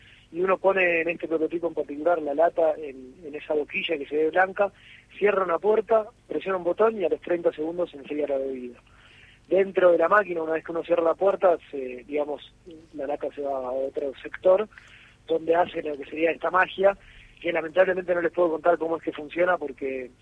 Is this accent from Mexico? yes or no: no; Buenos Aires, Argentina; nosotros somos de Buenos Aires, somos los 4 de Capital Federal